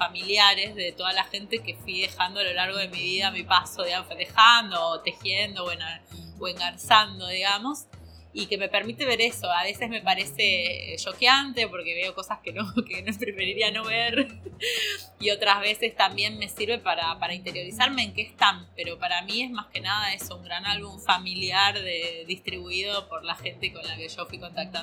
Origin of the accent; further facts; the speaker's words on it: Misiones, Argentina; also born or lived in Buenos Aires; now in New York, United States; soy de Misiones originariamente, que es cerca de Paraguay, una provincia del norte de Argentina. Y vivo en Nueva York, en Estados Unidos, y viví mucho tiempo en Buenos Aires y recorro y viajo por el mundo